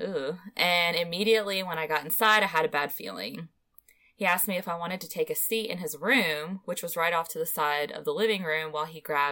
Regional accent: Ohio, United States; about an hour away from my hometown in Ohio.

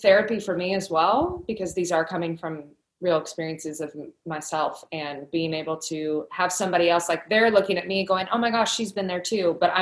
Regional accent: Kentucky, United States; When I was growing up in Kentucky, everybody knew me as, you know, I was involved in school and loved school, but I was the singer.

